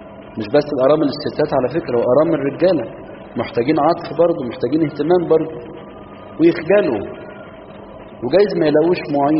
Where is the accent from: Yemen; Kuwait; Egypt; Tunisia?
Egypt; Minya, Minya Governorate; من نشكر ربنا ان عندنا في المنيا اسرة نشيطة جدا لخدمة المجزومين